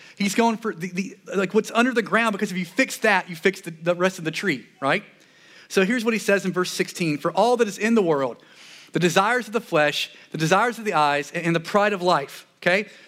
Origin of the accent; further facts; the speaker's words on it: the South, United States; growing up in the South, growing up, you know, around Christianity and being a Christian